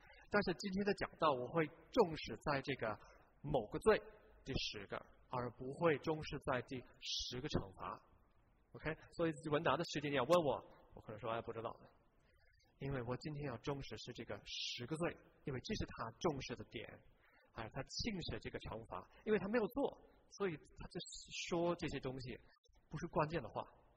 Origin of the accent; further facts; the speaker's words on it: United Kingdom; Chinese is a second language; now in Hong Kong; 我来自英国